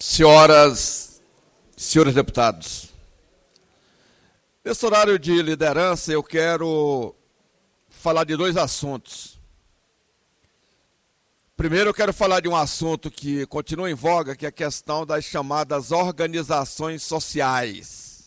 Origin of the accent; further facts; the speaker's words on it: Ceilândia, Federal District, Brazil; nós somos da Ceilândia.